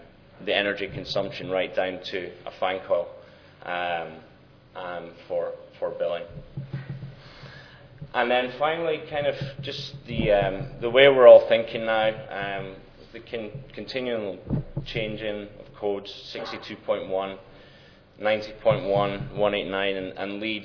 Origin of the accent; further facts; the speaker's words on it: Scotland, United Kingdom; moved away as an adult; also born or lived in Las Vegas; now in Toronto, Canada; Might tell by my accent, I'm not from these parts, but born and raised in Scotland, that's where I started in the industry